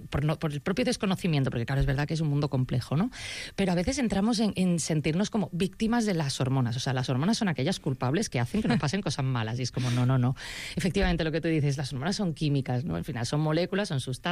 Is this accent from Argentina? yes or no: no; Málaga, Andalusia, Spain; now in Barcelona, Spain; yo que además no soy nacida aquí porque yo soy malagueña